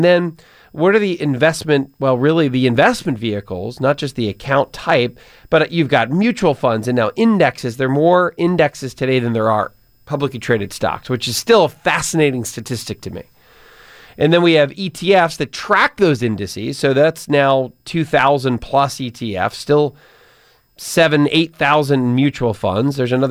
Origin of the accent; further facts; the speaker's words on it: Pennsylvania, United States; Michigan, North Carolina, Pennsylvania, my home state